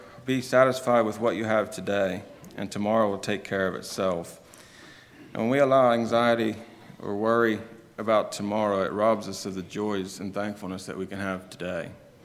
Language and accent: English; United States; if we as American people have so much, why do we struggle with being thankful?